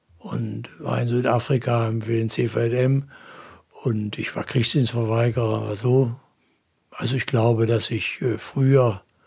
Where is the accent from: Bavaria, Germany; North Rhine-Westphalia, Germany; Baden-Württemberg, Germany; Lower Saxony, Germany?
North Rhine-Westphalia, Germany; Im Ruhrgebiet, wo ich aufgewachsen bin, da musste man immer die sozialen Fragen ernst nehmen.